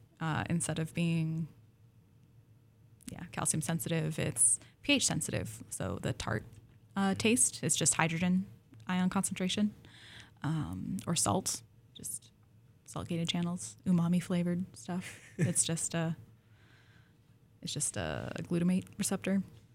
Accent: Pacific Northwest, United States; I grew up in the Pacific Northwest.

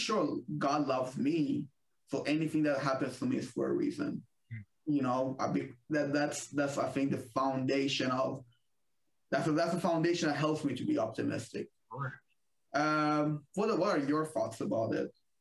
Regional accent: Iran; because I'm from Iran and things are not good back home.

